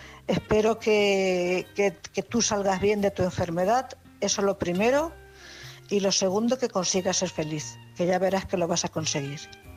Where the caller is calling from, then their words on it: Cuenca, Castilla-La Mancha, Spain; de Cuenca.